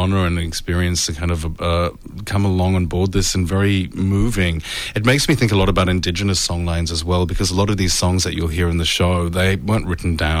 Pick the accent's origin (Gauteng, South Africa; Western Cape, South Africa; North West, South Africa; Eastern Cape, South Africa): Gauteng, South Africa; Johannesburg; moved away as an adult; I grew up in South Africa in the 80s. I went to a high school that didn't even have drama as a subject.